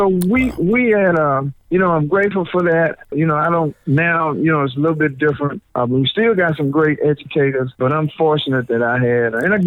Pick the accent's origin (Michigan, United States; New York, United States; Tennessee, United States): Tennessee, United States; Memphis; I'm from Memphis, Tennessee. My high school was Melrose.